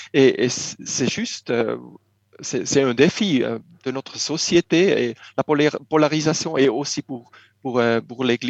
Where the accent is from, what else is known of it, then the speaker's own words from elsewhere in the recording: German-speaking Switzerland, Switzerland; Chez nous, dans la Suisse alémanique